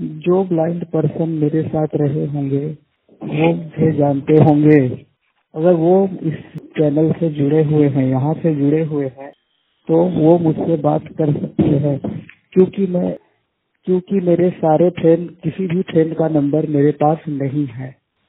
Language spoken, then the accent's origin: Hindi; Anuppur, Madhya Pradesh, India; मैं मध्य प्रदेश अनूपपुर जिले का निवासी हूँ।